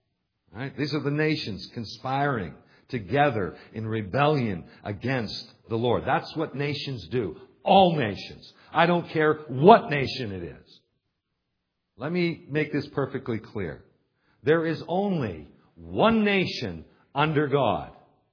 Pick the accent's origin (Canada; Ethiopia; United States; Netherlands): Canada; So I'm a Canadian.